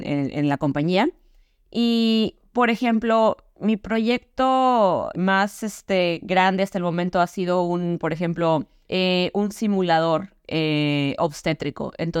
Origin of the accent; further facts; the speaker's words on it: Mexico; now in Norway; Soy una diseñadora mexicana de servicios actualmente radicada en Noruega